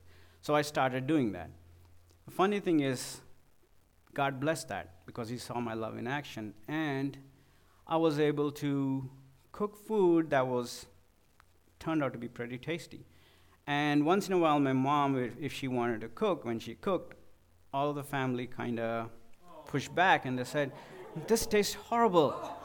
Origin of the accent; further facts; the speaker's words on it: India; I'm from India, so I could think of biryani.